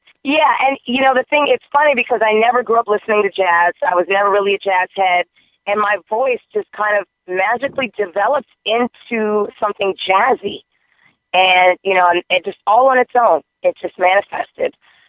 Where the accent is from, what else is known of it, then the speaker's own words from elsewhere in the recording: the South, United States; now in Miami, United States; I'm originally from the South, so I bloom best when lightly toasted in the sun.